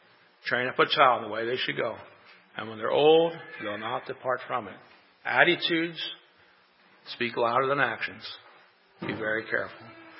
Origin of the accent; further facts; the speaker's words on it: Lancaster, Pennsylvania, United States; now in York, United States; We have back home in Lancaster. Well, I'm in York, right? So I say back home in Lancaster. We were raised in Lancaster.